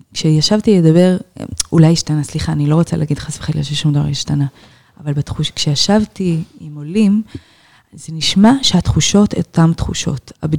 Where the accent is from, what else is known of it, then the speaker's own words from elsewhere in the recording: Jerusalem, Jerusalem District, Israel; אני ירושלמית מלידה. ההורים שלי עלו מצרפת ישר לירושלים. לא חשבו ללכת לעיר אחר.